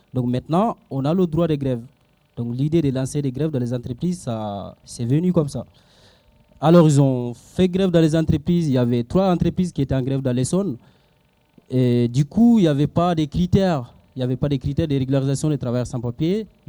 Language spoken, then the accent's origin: French; Mali; now in France; je suis malien, je suis arrivé en France en 2006.